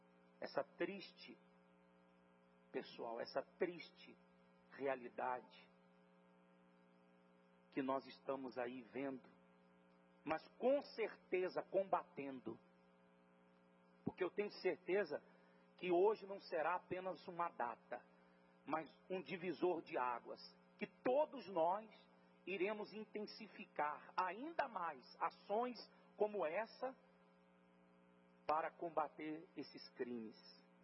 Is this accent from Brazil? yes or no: yes; Minas Gerais, Brazil; Eu sou lá de Minas Gerais e lá eu já ouvia falar da cidade de Anápolis. E de 2010 para cá, me tornei cidadão em Goiás também.